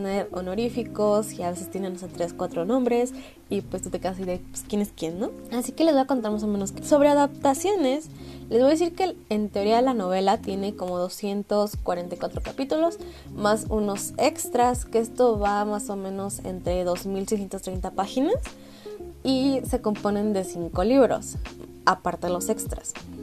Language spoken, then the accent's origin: Spanish; Mexico; En México sí está disponible, yo soy de México así que me metí